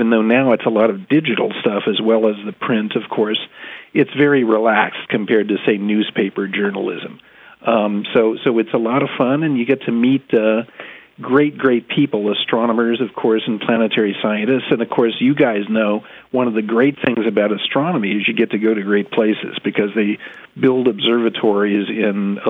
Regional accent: Oxford, Ohio, United States; My father was a chemist at Miami University near Cincinnati there, and so I grew up in Oxford and was around the chem lab.

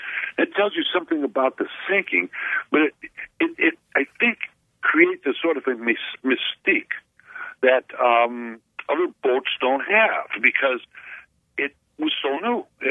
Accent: Milwaukee, Wisconsin, United States; now in Kenosha, United States; I was raised in Milwaukee, and even though I was living here in Kenosha when the Fitzgerald went down

